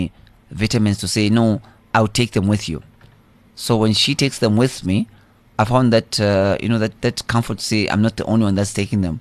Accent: Kitwe, Copperbelt, Zambia; I was born in Zambia, in a small town of Kitwe, on the Okoba Belt province.

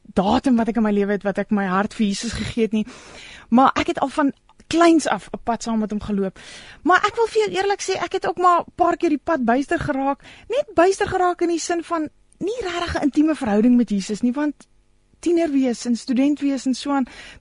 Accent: Johannesburg, Gauteng, South Africa; Ek is een girl van Johannesburg, ek is een mama van twee tieners, getrouwd met my beste vriend, ek is een voltydse ma, ek love sport, ek love speletjies, en ek is passionately lief vir Jesus.

